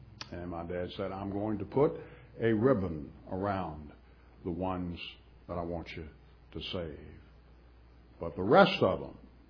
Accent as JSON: {"language": "English", "town": "Rustburg", "region": "Virginia", "country": "United States", "tie": "born or raised there", "said": "when I was a boy, we were raised in Rustburg"}